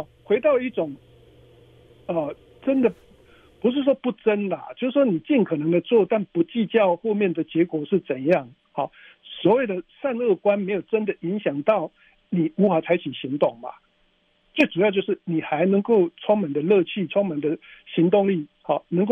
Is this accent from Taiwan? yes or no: yes; Taiwan; 我们台湾人经常在唱的一首歌